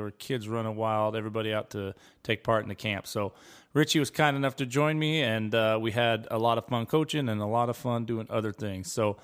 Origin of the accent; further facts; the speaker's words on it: Fruitland, Idaho, United States; We recorded this episode in my hometown of Fruitland, Idaho